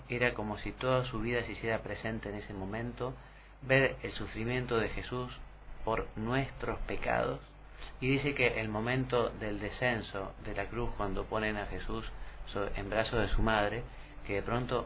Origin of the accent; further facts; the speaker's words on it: Argentina; Yo, saben, soy argentino, ¿no?